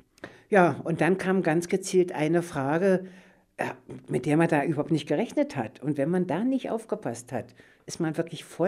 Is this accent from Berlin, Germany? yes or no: yes; West Berlin, Berlin, Germany; Ja, mir war klar, ich war aus West-Berlin, ich komme irgendwann wieder nach Hause.